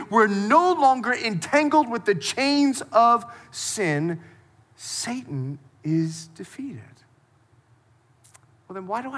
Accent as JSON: {"language": "English", "country": "Bahamas", "said": "I'm a Bahamian, right? I'm from the Bahamas."}